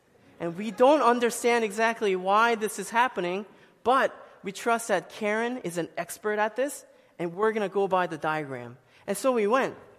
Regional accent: South Korea; now in Annandale, United States; when I was a kid growing up in South Korea

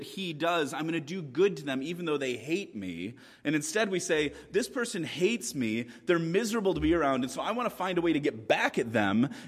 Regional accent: Chicago, Illinois, United States; now in Washington, United States; I grew up in Chicago. In Chicago, when somebody wants to curse you, they just curse you.

